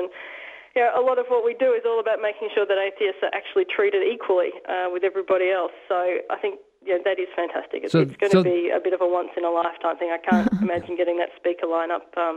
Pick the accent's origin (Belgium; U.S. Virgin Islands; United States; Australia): Australia; Melbourne, Victoria; born there; That's from a native. I was born in Melbourne.